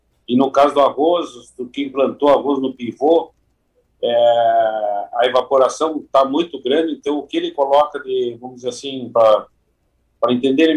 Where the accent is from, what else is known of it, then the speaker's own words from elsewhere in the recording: Rio Grande do Sul, Brazil; Aqui na nossa região, eu sou da região de Uruguaiana, fronteira oeste